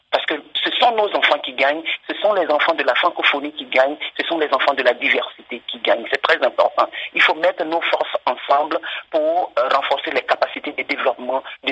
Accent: Côte d’Ivoire; je suis d'origine africaine, je suis de la Côte d'Ivoire

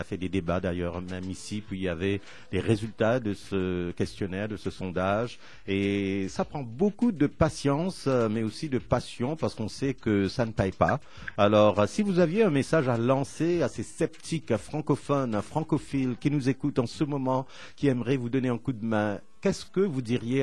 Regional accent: Canada; comme on dit chez nous au Canada

